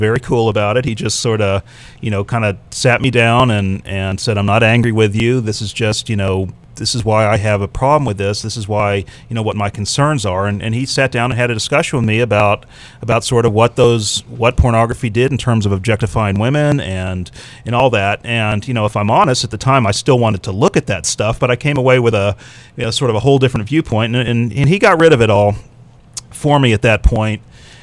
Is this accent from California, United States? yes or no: no; Lubbock, Texas, United States; I grew up in Lubbock, Texas